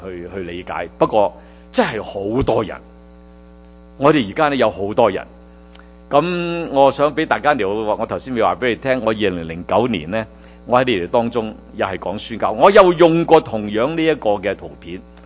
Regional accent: China; 我们中国人为什么有机会能够可以这样敬拜呢？

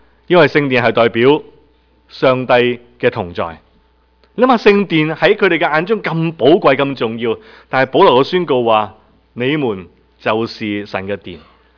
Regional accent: China; 我们中国人有什么节日？新年，有端午节，跟着有中秋节

